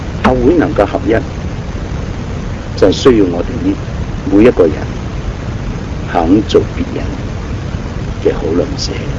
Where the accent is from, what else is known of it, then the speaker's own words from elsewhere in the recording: Guangdong, China; 都好似我哋廣東人所講嘅三姑六婆